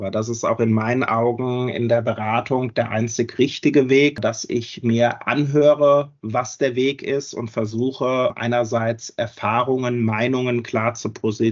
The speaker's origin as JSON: {"language": "German", "town": "Mainz", "region": "Rhineland-Palatinate", "country": "Germany", "tie": "born or raised there", "said": "Groß geworden bin ich im Ortsteil Marienborn. Das ist der zweitkleinste Ortsteil von Mainz und schön von Autobahnen umkesselt. Aber trotzdem haben wir hier eine schöne Natur, in der wir schön spazieren gehen können, noch ein bisschen das Landfeeling haben."}